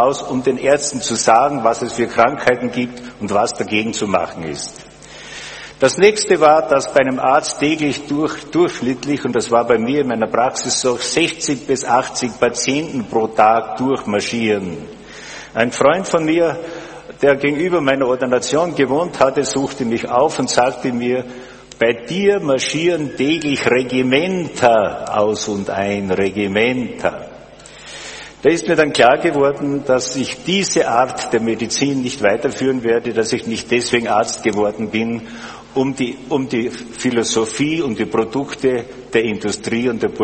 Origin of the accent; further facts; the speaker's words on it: Styria, Austria; Ich komme aus der Weststeiermark.